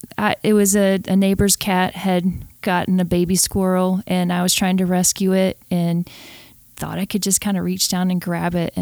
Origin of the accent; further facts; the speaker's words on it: Alabama, United States; I was born and raised in Alabama.